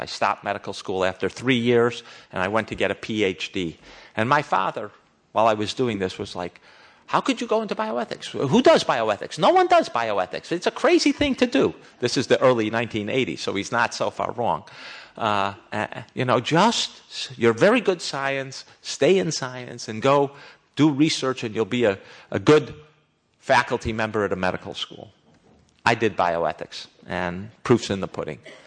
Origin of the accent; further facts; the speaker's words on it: Wilmette, Illinois, United States; In any case, we grew up in Wilmette, and then we sort of dispersed around the world.